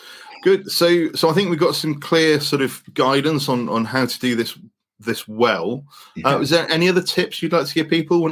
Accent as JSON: {"language": "English", "region": "Wales", "country": "United Kingdom", "said": "Yeah, well, yeah, as Welsh, love a good saying."}